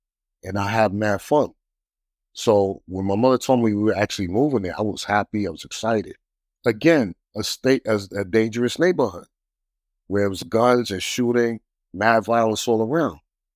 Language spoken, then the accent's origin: English; New York City, New York, United States; You know, I come from New York City, born in Harlem, raised in Brooklyn, single mom.